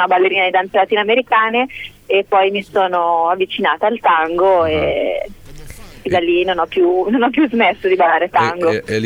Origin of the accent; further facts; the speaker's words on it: Piedmont, Italy; Noi siamo del Piemonte, siamo della provincia di Verbania, in realtà un piccolo paesino a 30 chilometri dalla Svizzera.